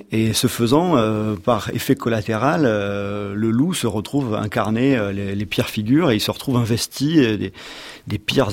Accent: Provence-Alpes-Côte d'Azur, France; Moi personnellement je viens du Var

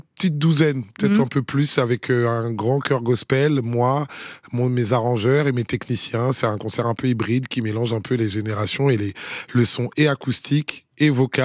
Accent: Kinshasa, DR Congo; now in France; C'est-à-dire que de là où j'ai grandi, je ne connaissais pas

